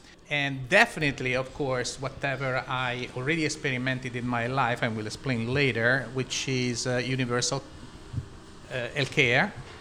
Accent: Italy; born there; English is a second language; So I was born in Italy 63 years ago, so I'm kind of a old guy

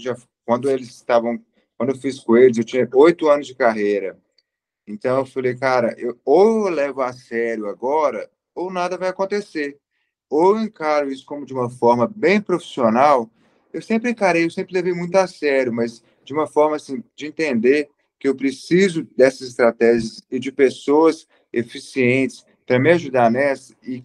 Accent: Patos de Minas, Minas Gerais, Brazil; eu sou de Patos de Minas, interior de Minas.

